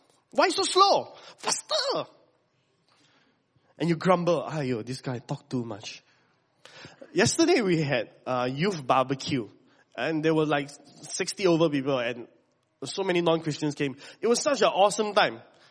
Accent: Malaysia; I'm Malaysian after all, right? I mean, it's literally the air we breathe, right?

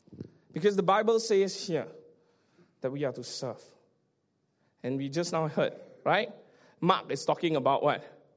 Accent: Subang Jaya, Selangor, Malaysia; I grew up in Subang Jaya. And I assume most of you stay in Subang Jaya. And I grew up in Subang Jaya and I was 17 years old

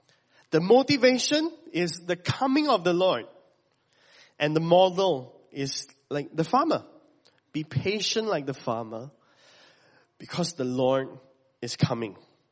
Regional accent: Malaysia; I'm Malaysian after all, right? I mean, it's literally the air we breathe, right?

